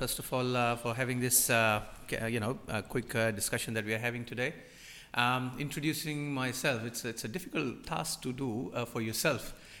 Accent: India; moved away as an adult; I did my engineering in back in India, my home country. I did my bachelor's there and came here on my master's in IT.

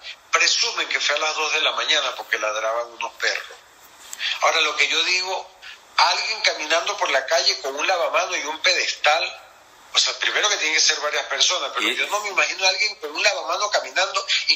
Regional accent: Guayana, Venezuela; Chicos, yo soy de Guayana.

